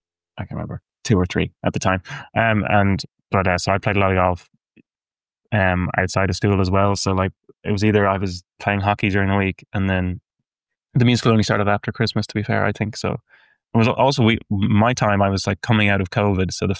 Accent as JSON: {"language": "English", "town": "Dublin", "region": "County Dublin", "country": "Ireland", "said": "I'm from Dublin. I'm from South Dublin and I play golf"}